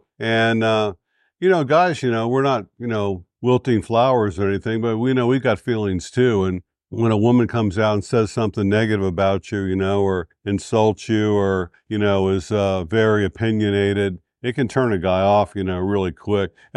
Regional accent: United States; now in Philippines; especially men back in America, my home country.

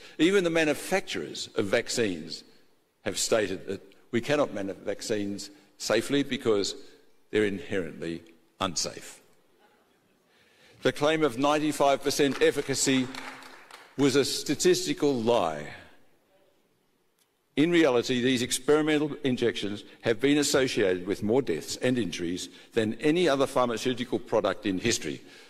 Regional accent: Melbourne, Victoria, Australia; And I come from Melbourne, ladies and gentlemen, the most lockdown city in the world.

